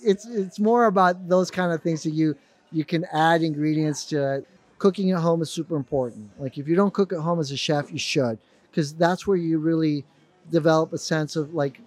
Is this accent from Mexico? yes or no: yes; Mexico; growing up in Mexico, having my mom being Vietnamese and her cooking Vietnamese food